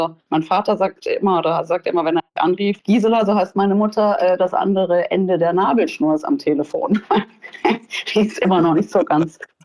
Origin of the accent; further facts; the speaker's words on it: Hesse, Germany; Also ich bin im Taunus groß geworden, mehr auf dem Land und wirklich draußen.